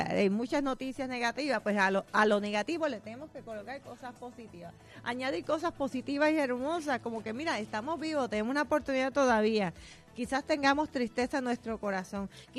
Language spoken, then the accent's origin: Spanish; Puerto Rico; que me encanta Puerto Rico. Tiene tantas cosas hermosas